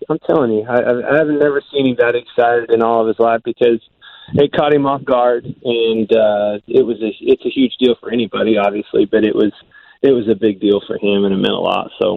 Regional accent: Midwest, United States; I've always been that way growing up in the Midwest.

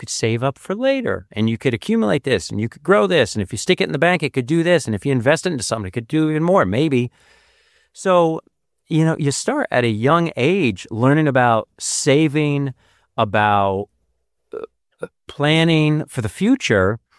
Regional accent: United States; And I think that's my experience as an American is that's part of your responsibility is to take care of yourself.

